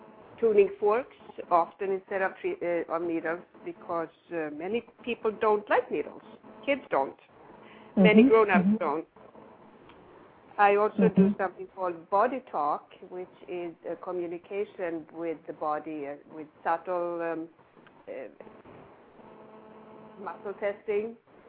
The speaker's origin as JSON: {"language": "English", "country": "Sweden", "also_born_or_lived": "South America", "moved": "as an adult", "lives_now": "United States", "said": "I am originally from Sweden. I have been here for 17 years. I lived in South America for 17 years, so I'm also fluent in Spanish."}